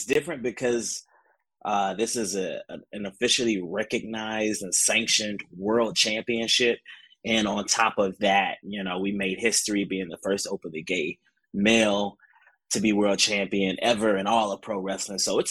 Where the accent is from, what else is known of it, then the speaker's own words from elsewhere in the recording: Atlanta, Georgia, United States; So I'm from Atlanta, Georgia, and I got started around 2016